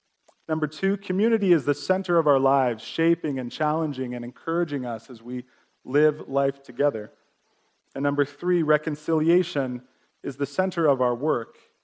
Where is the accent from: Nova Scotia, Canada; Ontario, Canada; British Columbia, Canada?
Nova Scotia, Canada; now in Calgary, Canada; I grew up in the Annapolis Valley, Nova Scotia. It's a very small area. My first home was right next to the Bay of Fundy. Grew up on a hobby farm with cows, goats, chickens